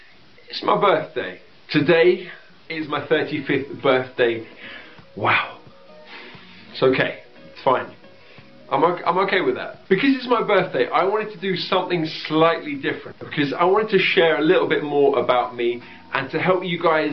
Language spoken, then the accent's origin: English; London, United Kingdom; They're my local team, so I grew up in North London